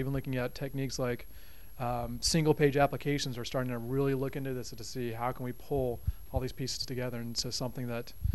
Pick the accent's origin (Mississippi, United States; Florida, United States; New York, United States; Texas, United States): Texas, United States; Austin; Austin, Texas. I forgot my cowboy hat.